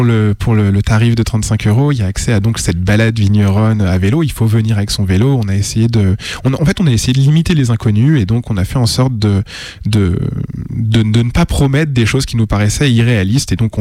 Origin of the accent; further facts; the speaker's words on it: Paris, Île-de-France, France; en tant que bon parisien que je suis